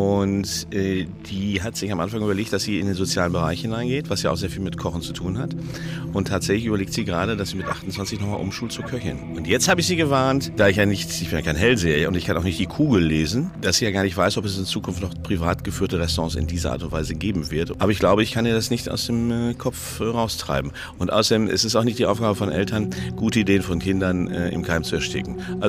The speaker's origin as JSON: {"language": "German", "region": "North Rhine-Westphalia", "country": "Germany", "said": "Ich komme aus Ostwestfalen, da wo die ganzen Holzwürmer wohnen."}